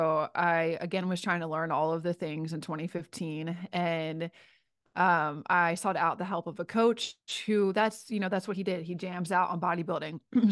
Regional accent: Philadelphia, Pennsylvania, United States; and then I'm from Philadelphia, represent. Go Philly.

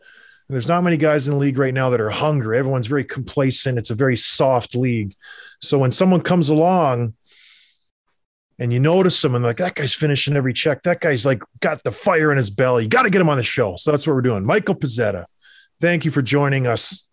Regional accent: St. Catharines, Ontario, Canada; I'm from St. Catharines

